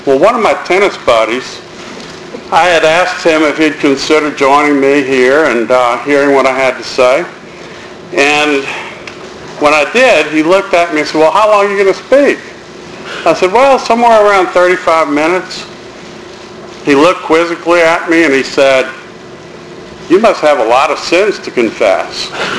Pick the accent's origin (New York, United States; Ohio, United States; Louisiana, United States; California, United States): Louisiana, United States; New Orleans; As Jim said, I was raised in New Orleans